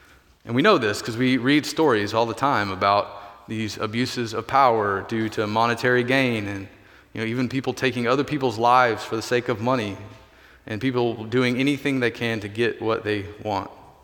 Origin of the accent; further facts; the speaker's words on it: the South, United States; accent: drawl; So, I grew up in the South. Some of you might know that. Some of you might not. I feel like my drawl is going away.